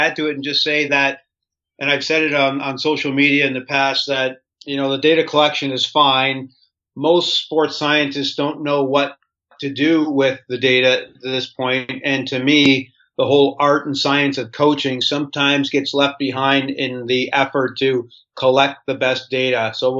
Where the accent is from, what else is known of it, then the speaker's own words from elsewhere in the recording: Canada; because I'm from Canada, I kind of got pigeonholed into hockey